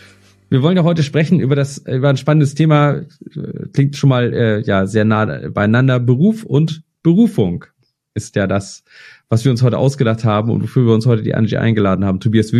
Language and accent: German; Baden-Württemberg, Germany; Wenn ich als Schwabe beim VfB gelandet bin